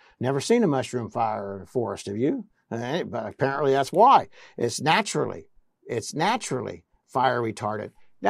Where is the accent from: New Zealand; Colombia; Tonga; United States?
United States; Midwest; I grew up in the Midwest, and all our farmers during World War I and World War II were given hemp seeds.